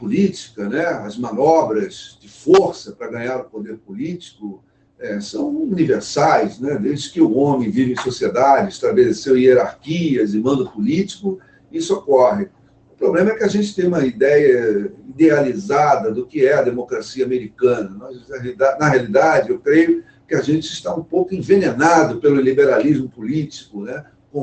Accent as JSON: {"language": "Portuguese", "country": "Brazil", "said": "eu como brasileiro, simbolicamente, só isso, não votaria"}